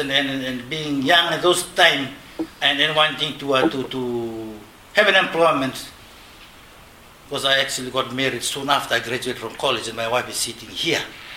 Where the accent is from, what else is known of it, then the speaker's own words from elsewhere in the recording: Suva, Central Division, Fiji; And I growing up in Fiji, in Suva, where there's a lot of barriers and challenges facing persons with disabilities